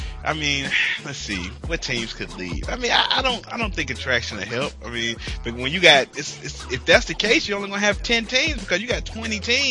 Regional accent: North Carolina, United States; I remember when, growing up in North Carolina, we had the Panthers.

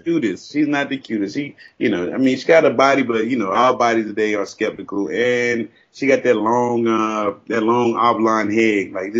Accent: the South, United States; You know, maybe because I'm from the South.

